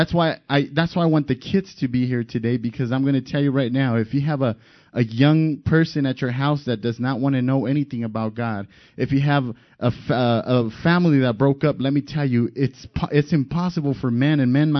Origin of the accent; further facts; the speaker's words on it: Denver, Colorado, United States; born there; My dad's Mexican. My mom's from Central America. And I was born here in Denver, Colorado.